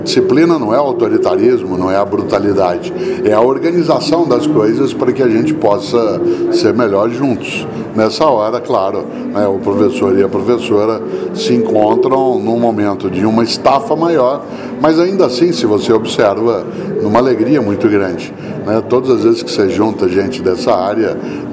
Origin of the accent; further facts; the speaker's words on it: Londrina, Paraná, Brazil; now in São Paulo, Brazil; eu estou no meu estado de origem, dado que eu moro em São Paulo há 50 anos, mas eu sou paranaense de Londrina